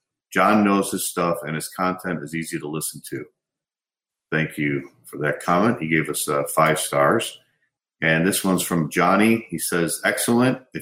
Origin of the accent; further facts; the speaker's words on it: Los Angeles, California, United States; Living and growing up in the South Bay area of Los Angeles, I ran into many of your guests back in the day.